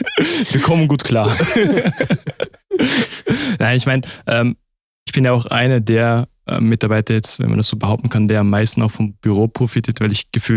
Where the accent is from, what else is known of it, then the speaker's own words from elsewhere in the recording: Switzerland; wir können es als Schweizer Arbeitskollegen ja auch ein bisschen mit Deutschland vergleichen